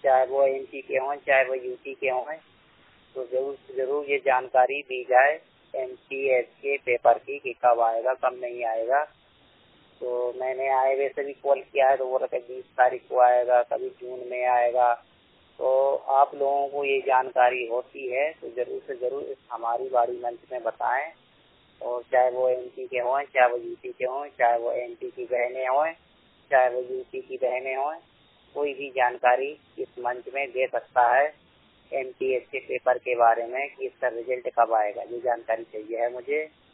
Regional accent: Bhopal, Madhya Pradesh, India; मैं भोपाल जिले का निवासी हूँ।

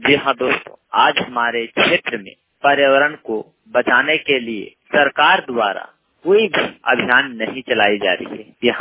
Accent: Badam, Jharkhand, India; ग्राम post बादम, थाना बड़कड़वा, जिला हजारीबाग, राज्य झारखंड का निवासी हूँ।

